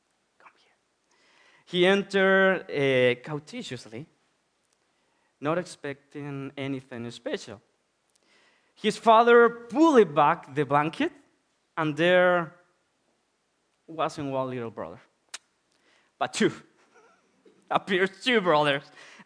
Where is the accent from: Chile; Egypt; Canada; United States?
Chile; now in Spain; For those who don't know me yet … from Chile, Latin America, in the south at the end of the year.